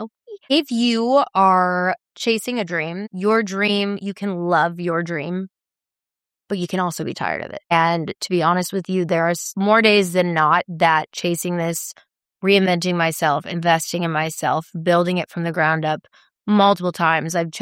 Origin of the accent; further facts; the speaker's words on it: the South, United States; growing up in the South too